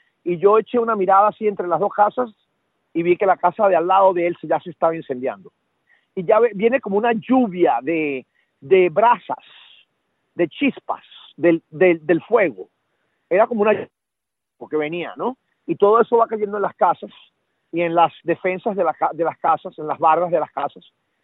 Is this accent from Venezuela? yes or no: yes; Venezuela; yo soy de Venezuela